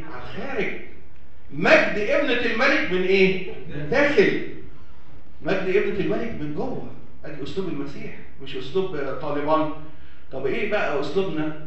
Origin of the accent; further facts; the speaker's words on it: Egypt; يحجبوا البنات عندنا في مصر